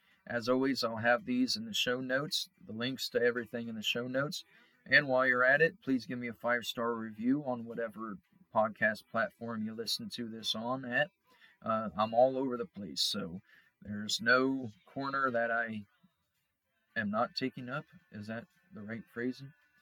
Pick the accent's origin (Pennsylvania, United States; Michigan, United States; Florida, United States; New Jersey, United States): New Jersey, United States; Newark; Well, growing up in Newark in about 2000, was really good.